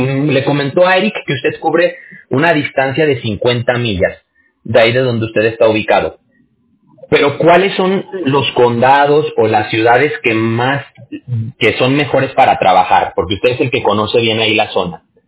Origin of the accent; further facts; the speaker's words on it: Aguascalientes, Mexico; Yo también soy mexicano.